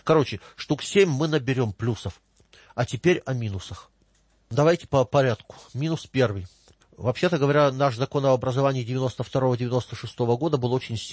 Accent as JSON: {"language": "Russian", "town": "Omsk", "region": "Omsk Oblast", "country": "Russia", "tie": "born or raised there", "said": "как плакала учительница в моем родном городе"}